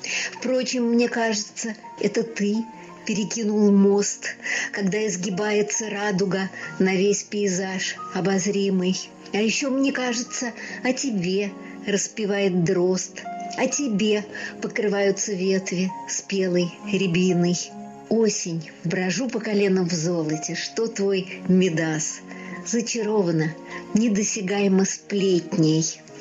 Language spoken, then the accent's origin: Russian; Moscow, Russia; Я московская поэтесса из России.